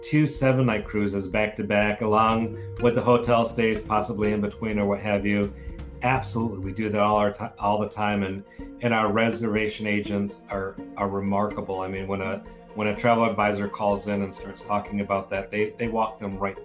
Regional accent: United States; or the way that I learned it as a child growing up in America.

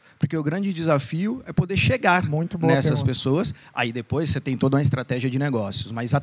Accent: São Paulo, Brazil; born there; eu sou nascido em São Paulo, Brasil

